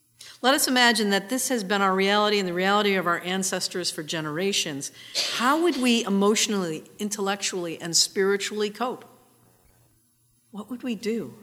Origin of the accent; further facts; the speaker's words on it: Northeast, United States; These are a few things that stick with me about growing up in the Northeast.